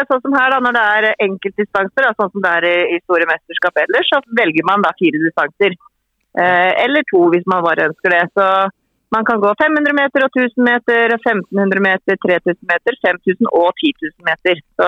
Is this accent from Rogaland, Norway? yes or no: no; Gjøvik, Innlandet, Norway; now in Østre Toten, Norway; Bor i Nordlia i Østre Toten, så kommer jeg fra Gjøvik.